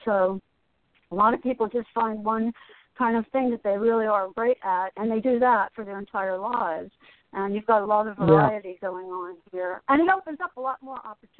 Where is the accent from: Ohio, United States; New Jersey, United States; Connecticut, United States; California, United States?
New Jersey, United States; Asbury Park; I mean, you know, I grew up in Asbury, and I've been going to concerts since I was, like, you know, 14 years old.